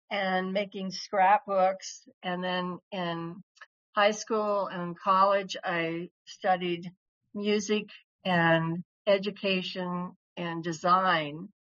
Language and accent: English; Kansas, United States; And, you know, I was born in Kansas. I click my shoes like and feet like Dorothy.